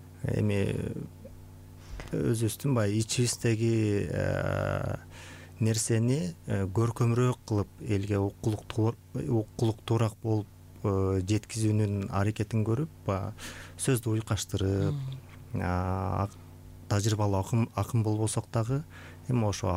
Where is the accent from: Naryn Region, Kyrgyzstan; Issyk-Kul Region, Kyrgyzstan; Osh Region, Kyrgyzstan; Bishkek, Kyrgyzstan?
Naryn Region, Kyrgyzstan; Kazarman; Мен өзүм Тогуз Сыра районунун Казарман шаарчасында туулгам. Ал жакта мен балалыгым чоң апамдын колунда, чоң апам чоңойту өстүрдү.